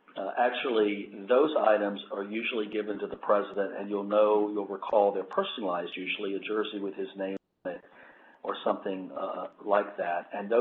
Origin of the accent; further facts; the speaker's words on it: Birmingham, Alabama, United States; also born or lived in Tuscaloosa; I grew up in Birmingham and attended the old Shades Valley High School, and then went to university in Tuscaloosa